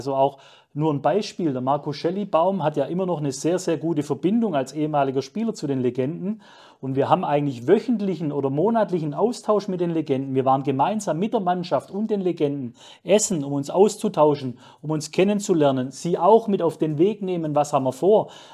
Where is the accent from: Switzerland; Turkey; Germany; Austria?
Germany; Baden-Württemberg; ich komme aus dem Schwabenland, da ist man demütig, bodenständig, realistisch.